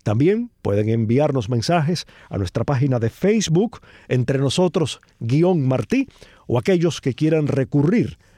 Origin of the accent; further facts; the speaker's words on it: Palma Soriano, Santiago de Cuba, Cuba; mi pueblo, a Palma Soriano